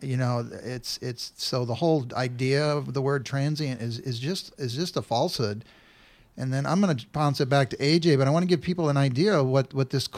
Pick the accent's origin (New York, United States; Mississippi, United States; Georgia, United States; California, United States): California, United States; Los Angeles; now in Chico, United States; I've lived in Chico for 2 years. For a long time, the homelessness has surrounded me growing up in Los Angeles.